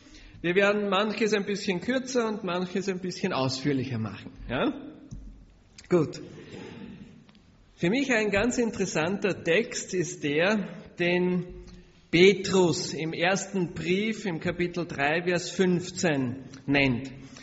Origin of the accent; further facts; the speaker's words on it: Austria; ich bin Österreicher, ich komme aus Bogenhofen. Ich habe einige Jahre als Prediger in Österreich gearbeitet und bin jetzt auch schon länger in Bogenhofen.